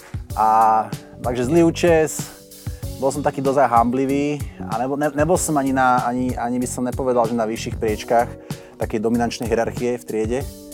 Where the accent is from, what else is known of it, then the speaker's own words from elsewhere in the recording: Bratislava, Bratislava Region, Slovakia; Ja som narodil v Bratislave na Bezručovej ulici. V tej nemocnici, čo už nefunguje. A vyrastal som na Račku najprv.